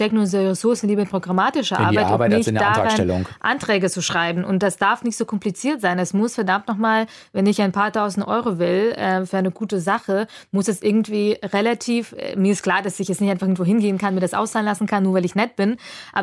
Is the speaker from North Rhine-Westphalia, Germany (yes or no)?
no; Augsburg, Bavaria, Germany; wer Augsburg kennt, ich bin in Oberhausen aufgewachsen. Das ist wirklich eine Art Ghetto. Das ist am Rande von Augsburg. Es fährt so eine Bundesstraße da durch. Links wohnen die Russen, rechts wohnen die Türken. Und es ist alles insgesamt wahnsinnig trist.